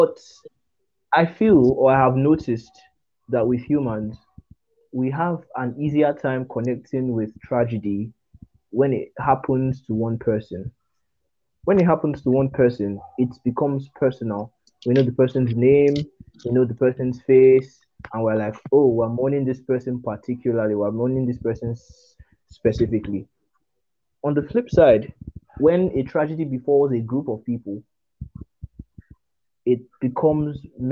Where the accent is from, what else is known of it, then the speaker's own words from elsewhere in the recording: Nigeria; as a Nigerian youth, as a Nigerian Gen Z, millennial, you must have had a brush in with the police force.